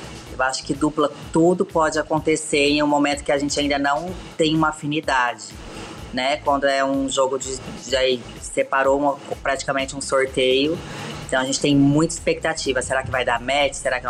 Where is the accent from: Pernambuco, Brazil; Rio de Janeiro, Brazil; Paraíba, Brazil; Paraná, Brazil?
Paraná, Brazil; ela é paranaense, é da minha terra.